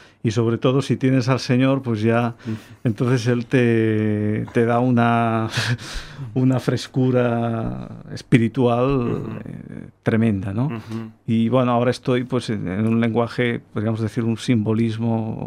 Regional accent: Sant Cugat del Vallès, Catalonia, Spain; Nosotros somos de San Cugat del Vallès

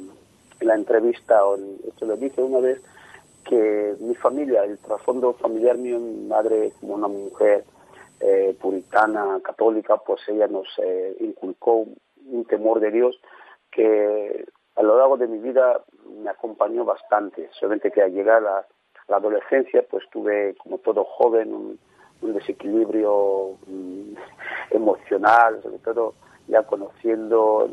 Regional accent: Annobón, Equatorial Guinea; Nosotros somos de Guinea Ecuatorial, como bien has dicho, un, concretamente de procedente de una pequeña isla al sur del país, que se llama Novón. Es una isla ahí recóndito, ahí guardado o escondido de una forma, pero que ahí vive mucha gente

